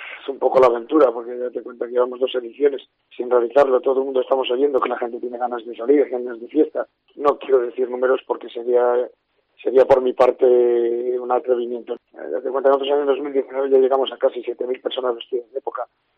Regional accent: Hospital de Órbigo, Castile and León, Spain; verla un día en la iglesia de mi pueblo de Hospital de Órbigo y seguro que algún día lo conseguiremos.

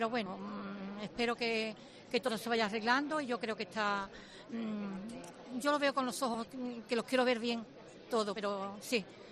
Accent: Seville, Andalusia, Spain; Sí, yo vivo aquí en Triana, sí, sí, llevo ya 56 años en Triana. Yo vengo de la parte de la Macarena y aquí llevo el tiempo que llevo de casada.

